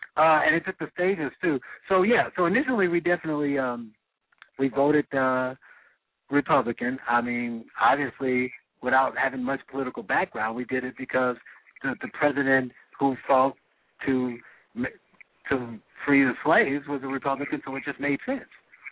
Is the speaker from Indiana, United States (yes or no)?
yes; Gary, Indiana, United States; I grew up in Gary, Indiana, so and it's pretty much the same kind of background as most black people in Chicago on the South Side and West Side.